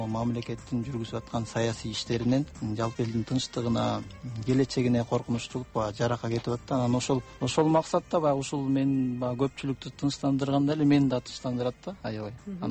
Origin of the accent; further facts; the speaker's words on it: Epkin, Naryn Region, Kyrgyzstan; Балалыгым Жумгал районунун Эпкин деген айылында өткөн.